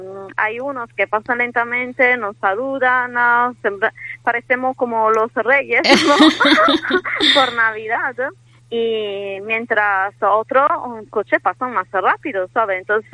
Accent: Spain; Sí, somos todos españoles.

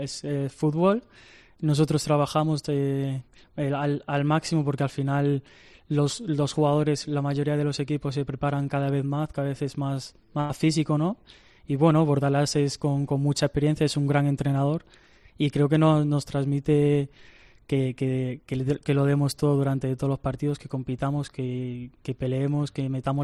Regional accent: Spain; born there; al final la mayoría de mis hermanos y mi familia son de allí. Yo nací aquí en España, Pero bueno, al final es un orgullo porque te crían, ¿no?, con la cultura de República Dominicana

